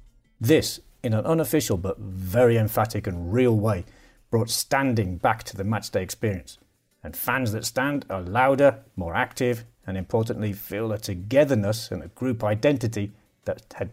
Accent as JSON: {"language": "English", "country": "United Kingdom", "said": "One thing I notice as a Brit is that once you're at the ground, there's a complete absence of fast food joints."}